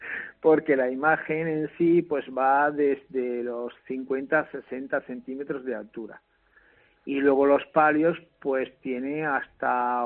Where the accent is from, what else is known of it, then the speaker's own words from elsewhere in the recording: Andalusia, Spain; moved away as an adult; also born or lived in Barcelona; yo me fui ya siendo un hombre adulto, porque me fui a Barcelona al acabar el servicio militar, uh-huh. Con lo cual soy andaluz de pura cepa. No puedo, aunque tengo como... adopción la tierra catalana también